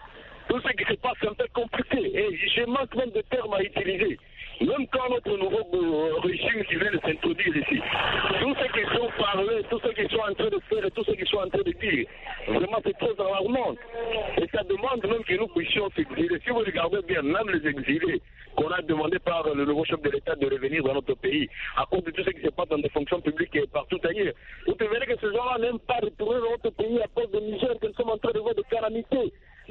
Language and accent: French; DR Congo; chez nous en RDC